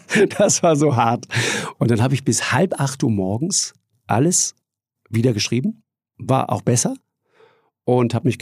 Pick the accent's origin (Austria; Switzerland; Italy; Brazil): Austria; Tyrol; weil bei uns in Tirol wird auch immer sofort geduzt.